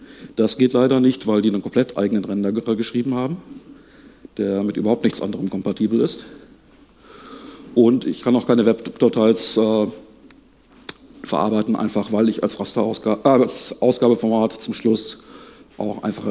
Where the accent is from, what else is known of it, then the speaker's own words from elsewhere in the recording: Bielefeld, North Rhine-Westphalia, Germany; Ich komme aus Bielefeld, tatsächlich. Gibt es wirklich.